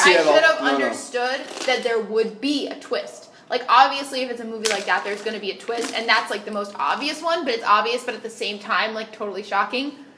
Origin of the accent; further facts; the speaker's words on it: Brooklyn, New York, United States; It was fun. Brooklyn, like, people always make fun of it.